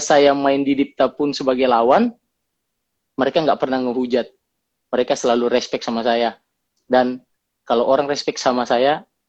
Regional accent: Samarinda, East Kalimantan, Indonesia; Dari saya lahir di Samarinda, saya tinggal di Samarinda seberang.

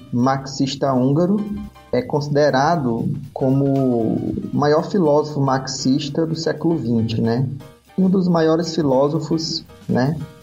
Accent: Ceará, Brazil; Eu sou aqui do Ceará.

